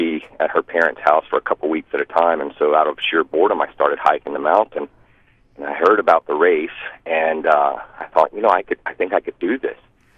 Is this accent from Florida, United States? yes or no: yes; Florida, United States; now in Alaska, United States; I was raised in Florida, and my background is surfing.